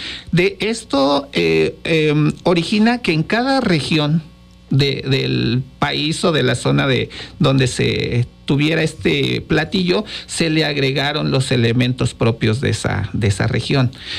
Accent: Mexico; yo creo que es parte de la esencia como mexicanos.

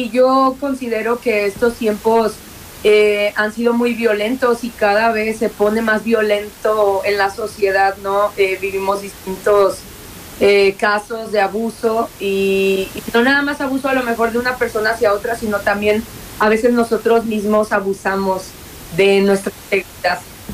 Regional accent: Mexico; yo soy mexicana, amo mi país, amo nuestra gente.

